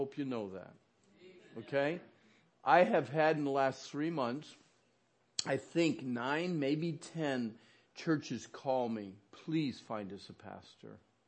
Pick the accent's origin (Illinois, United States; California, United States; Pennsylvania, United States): Pennsylvania, United States; Orangeville; You know, it's so cool to be back in Pennsylvania. It is. I grew up here in Orangeville.